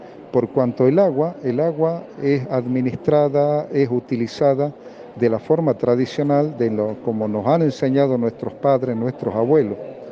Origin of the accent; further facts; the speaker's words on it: Jujuy, Argentina; Y creemos que como argentinos, como jujeños, no merecemos este tipo de gobierno